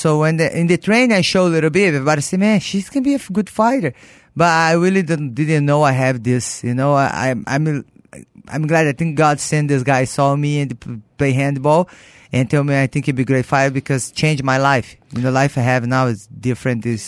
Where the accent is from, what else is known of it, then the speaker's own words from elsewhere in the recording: Brazil; English is a second language; I grew up in Brazil. I was rich family